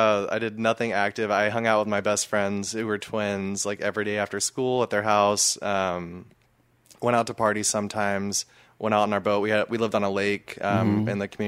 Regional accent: Oregon, United States; also born or lived in Vista, United States / Pennsylvania, United States; I was born in Vista, which is near Escondido in Southern California. Then we moved to Pennsylvania for a few years and then moved to Southern Oregon and settled down for my elementary and middle school years.

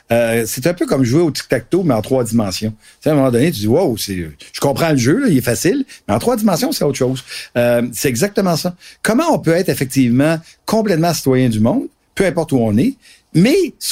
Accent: Quebec, Canada; Moi, je viens de la Gaspésie.

